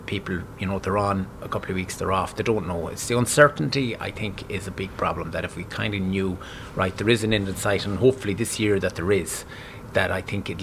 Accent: Westport, Connacht, Ireland; I'm from Westport and I run and own two bars in Westport.

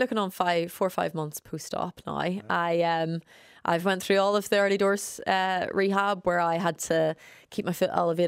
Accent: Ireland; I think whenever we talk about female role models, I think as Irish people, we're very lucky.

